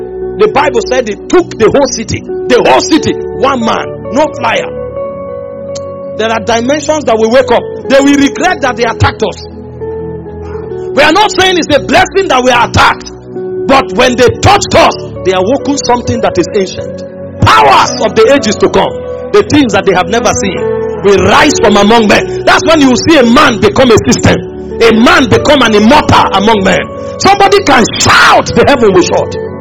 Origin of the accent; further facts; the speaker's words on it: Nigeria; I love Nigeria. I'm proud and happy that I was sent through Nigeria. But I know that beyond being a Nigerian, I'm a citizen of heaven.